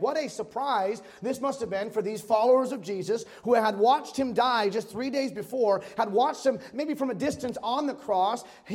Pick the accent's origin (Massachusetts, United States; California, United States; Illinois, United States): Massachusetts, United States; Holyoke; But I'm from Western Mass. We grew up in Western Mass, Holyoke, Massachusetts. So we are native New Englanders